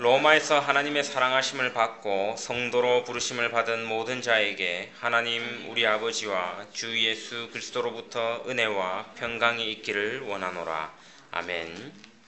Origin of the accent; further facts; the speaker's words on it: South Korea; 우리는 뭐 한국인이니까 만일 우리가 그 기독교인이 아니라면 다윗의 혈통이라는 것은 아무런 호소력을 가질 수 없습니다.